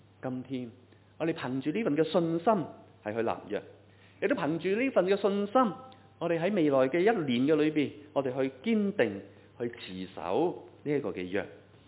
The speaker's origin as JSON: {"language": "Cantonese", "country": "Hong Kong", "said": "我们香港人很喜欢去旅行，是不是？"}